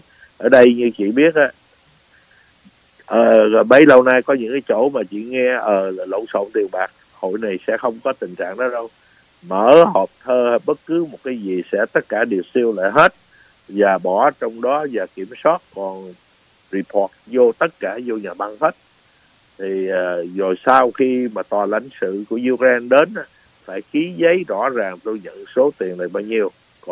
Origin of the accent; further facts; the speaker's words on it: Northern Vietnam, Vietnam; now in United States; anh em chúng tôi miền Bắc, người Mỹ gốc Việt miền Bắc